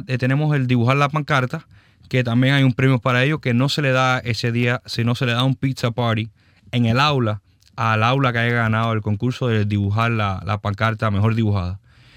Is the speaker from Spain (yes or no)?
no; Hialeah, Florida, United States; porque yo me crié en Hialeah y la adoro